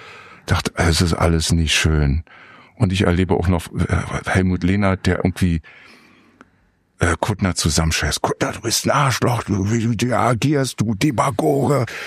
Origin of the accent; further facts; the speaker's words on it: Berlin, Germany; wo man als Berliner die beste Musik bekommen konnte